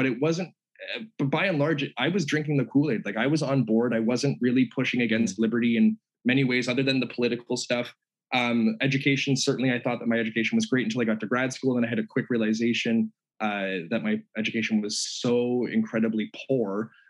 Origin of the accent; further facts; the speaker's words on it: Canada; The political stuff, I mean, I'm Canadian and like, we're not nearly as conservative in a lot of ways.